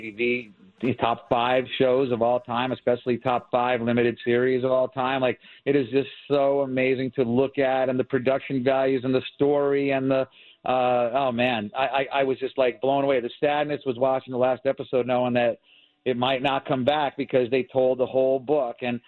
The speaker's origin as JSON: {"language": "English", "town": "Scranton", "region": "Pennsylvania", "country": "United States", "tie": "born or raised there", "said": "Because I grew up in Scranton, I'm more like, you know, I'm more like a 80s metalhead than a 80s acoustic rocker, you know?"}